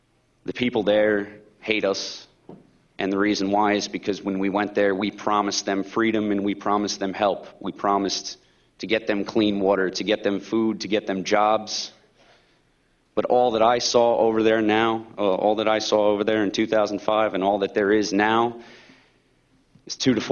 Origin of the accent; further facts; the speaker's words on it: Bellmore, New York, United States; I'm from Belmore, a town in Long Island, New York, 20 minutes out of Manhattan.